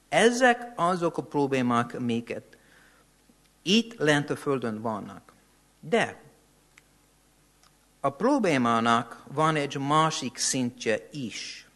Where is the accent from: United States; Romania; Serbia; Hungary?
United States; Hungarian is a second language; Én Amerika egyik nagyon hideg részen nőttem fel